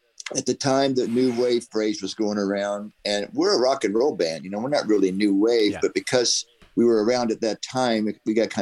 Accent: Florida, United States; And Tom and I grew up in Florida, and there was a lot of blues bands.

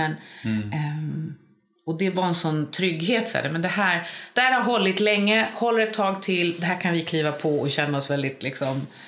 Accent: Sweden; Så att hitta det igen som svensk katolik i 50-årsåldern är helt ljuvligt.

